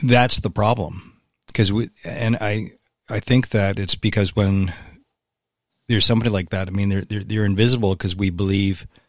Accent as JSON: {"language": "English", "country": "Canada", "said": "We don't have names. I'm just a Canadian. That's it."}